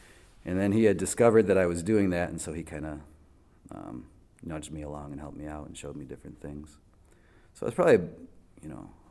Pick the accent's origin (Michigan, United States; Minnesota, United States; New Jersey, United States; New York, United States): Michigan, United States; Westland; also born or lived in Garden City, United States / Livonia, United States; I was born in Garden City, Michigan, suburb west of Detroit. And grew up mainly in the towns of Westland and Livonia